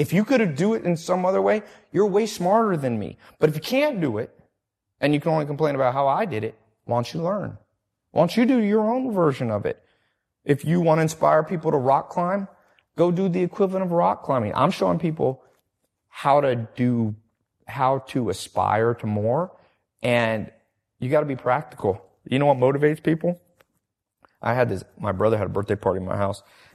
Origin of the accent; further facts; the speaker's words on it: North Carolina, United States; also born or lived in Long Beach / San Diego; I grew up around all projects and stuff. I grew up in North Carolina, Long Beach, even San Diego where I was. So a lot of gang stuff.